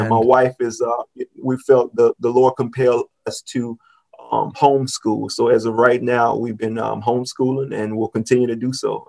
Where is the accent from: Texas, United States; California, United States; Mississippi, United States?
Mississippi, United States; Vicksburg; So I'm originally from Vicksburg, Mississippi. And went to high school and everything else there, transitioned to college at Alcorn State University, which is also in Mississippi